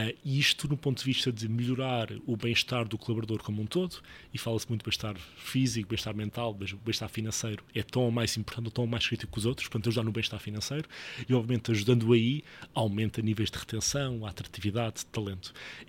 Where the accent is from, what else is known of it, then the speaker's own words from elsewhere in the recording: Portugal; é porque cresci aqui em Portugal.